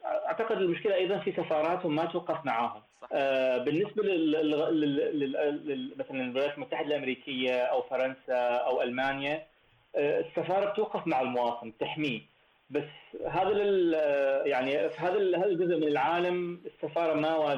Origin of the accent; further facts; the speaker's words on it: Oman; وعندنا في عمان بشكل عام